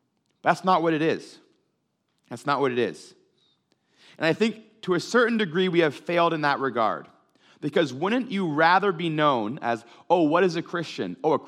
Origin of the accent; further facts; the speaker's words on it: Ontario, Canada; also born or lived in Abbotsford; I grew up in Ontario, and when I came to school in Abbotsford